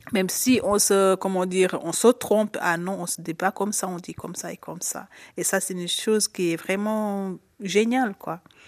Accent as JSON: {"language": "French", "country": "Italy", "second_language": "French", "moved": "yes", "lives_now": "Switzerland", "said": "je viens d'Italie, je me suis installée ici en Suisse, ça fait maintenant 4 ans."}